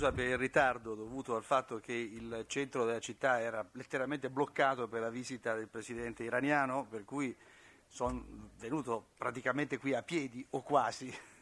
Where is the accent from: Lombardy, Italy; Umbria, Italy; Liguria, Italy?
Umbria, Italy; quindi personalmente come umbro lo ringrazio molto, ecco.